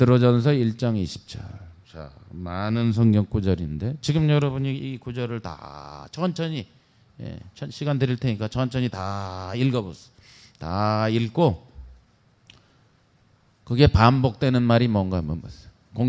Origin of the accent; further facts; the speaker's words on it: Chungcheong, South Korea; 전 충청도 사람이라 빨리 얘기할 줄은 몰라요.